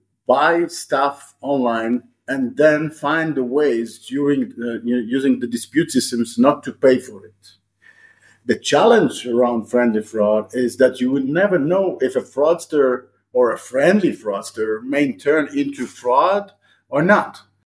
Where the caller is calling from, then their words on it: Tel Aviv, Tel Aviv District, Israel; I'm joining out of Tel Aviv, which is certainly sunny, not to mention hot.